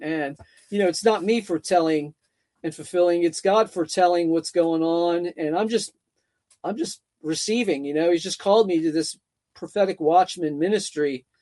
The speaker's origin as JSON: {"language": "English", "town": "Philadelphia", "region": "Pennsylvania", "country": "United States", "said": "life led me, you know, I'm from Philadelphia and I was out in California, and … life led me to homelessness."}